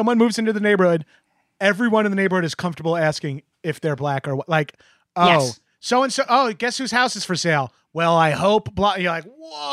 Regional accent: Freeport, New York, United States; I grew up in Freeport. I was the like one of the like the 12 white families in like an all black and Hispanic neighborhood, all black and Hispanic school.

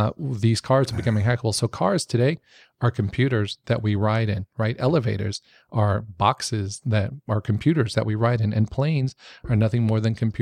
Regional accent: New York, United States; I grew up in New York. I watched all the New York City police officers

